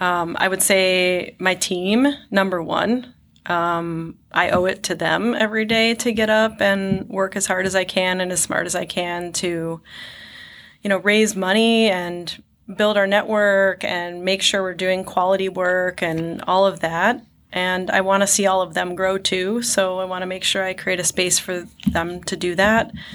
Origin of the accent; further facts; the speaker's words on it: Mentor, Ohio, United States; I did grow up here. I grew up in Menor, so Menor Headlands Beach was my beach growing up, and always super connected to Lake Erie.